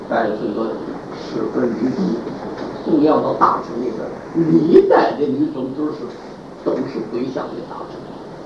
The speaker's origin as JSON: {"language": "Chinese", "country": "China", "said": "因为我们中国人说话爱简单，就叫做南山宗。"}